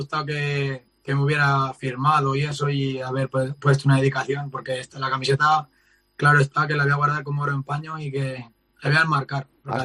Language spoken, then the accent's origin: Spanish; Miguel Esteban, Castilla-La Mancha, Spain; Sí, carpintero aquí en mi pueblo, en Miguel Esteban.